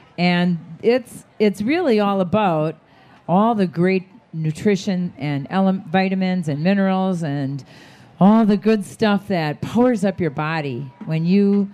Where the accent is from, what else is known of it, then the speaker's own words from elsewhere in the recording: Wisconsin, United States; now in Cincinnati, United States; I'm from Wisconsin.